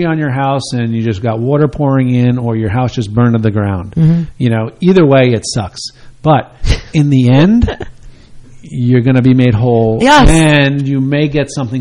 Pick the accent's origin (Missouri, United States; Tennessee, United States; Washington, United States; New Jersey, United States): New Jersey, United States; I love Hunterdon County even more. I grew up in Bergen County, so I really love Hunterdon County.